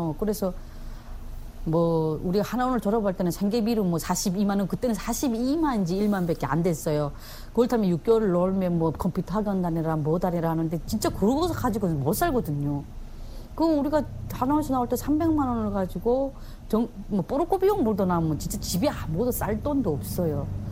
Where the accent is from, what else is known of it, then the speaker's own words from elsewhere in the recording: Chongjin, North Hamgyong, North Korea; 내 고향이 함경북도 청진이 나오더라고요. 진짜 내 살던 청진은 좋은 곳이었어요. 예, 바다가 끼어 있고 국경이 중국 국경, 러시아 국경이 다 끼어 있거든요.